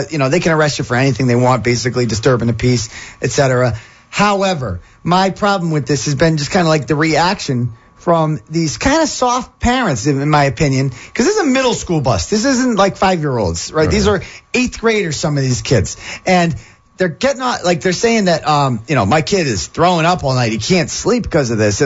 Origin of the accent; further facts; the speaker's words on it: Worcester, Massachusetts, United States; because growing up in Worcester, this would never have happened.